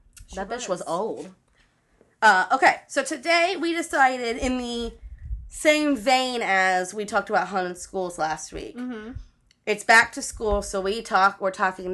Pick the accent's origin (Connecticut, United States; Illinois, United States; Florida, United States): Florida, United States; I grew up in Florida, so to us, it was like, you didn't even step in a puddle without thinking there was an alligator in there.